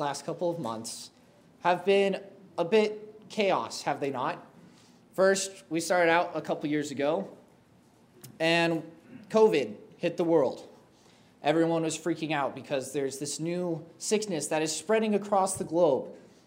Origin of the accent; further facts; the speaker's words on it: Utah, United States; now in Three Hills, Canada; I grew up in Utah, actually. That is my home state. My dad was a pastor there for 15 years of my life. And then 5 years ago, the Lord moved us up to Canada.